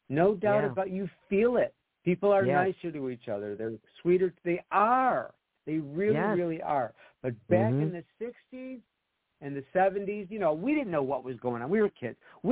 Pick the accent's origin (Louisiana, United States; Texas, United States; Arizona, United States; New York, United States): New York, United States; Rochester; And each chapter is a memory of a Christmas memory of growing up in Rochester